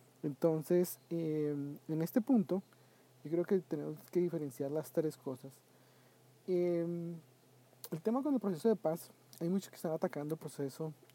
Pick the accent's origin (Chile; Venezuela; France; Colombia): Colombia